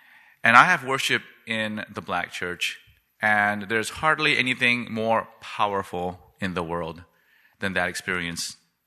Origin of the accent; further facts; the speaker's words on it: South Korea; now in United States; my home country of Korea